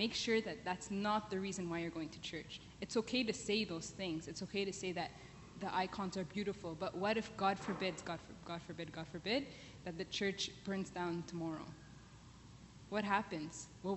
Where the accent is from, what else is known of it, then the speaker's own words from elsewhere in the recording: Ottawa, Ontario, Canada; I was born and raised in Ottawa, and I've never left my parents' home.